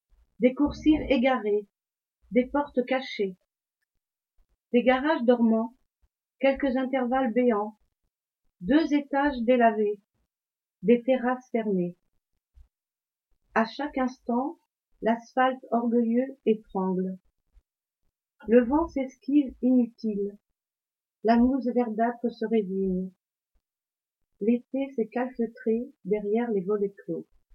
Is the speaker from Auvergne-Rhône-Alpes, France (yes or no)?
no; Pays de la Loire, France; alors que moi-même je suis d'une autre région. Je viens de Loire-Atlantique.